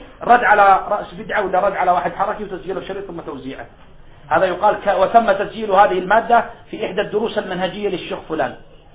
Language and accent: Arabic; Riyadh, Riyadh Province, Saudi Arabia; هذه أنا عاشرتها، موجودة عندنا في الرياض واضحة